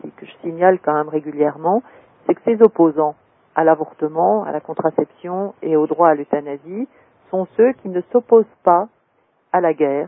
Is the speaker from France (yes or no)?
yes; Bourgogne-Franche-Comté, France; moi je suis originaire du Jura